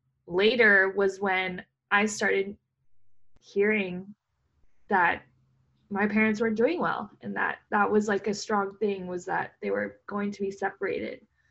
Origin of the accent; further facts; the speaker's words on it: California, United States; I grew up in Southern Orange County. So when I moved up to LA in 2015, that's when I mentally checked in.